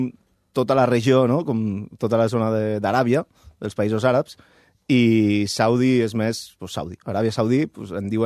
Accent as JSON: {"language": "Catalan", "town": "Barcelona", "region": "Catalonia", "country": "Spain", "said": "jo quan dic que sóc de Barcelona, tothom, o que sóc d'Espanya, tothom pregunta, és Barça o Madrid?"}